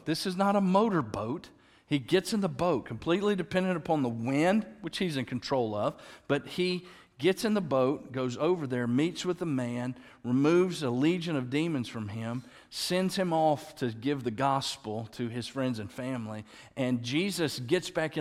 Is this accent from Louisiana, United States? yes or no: yes; Louisiana, United States; And he said, where are you from? I said, Louisiana. New Orleans, everybody asked, are you from New Orleans? I know, nowhere near New Orleans.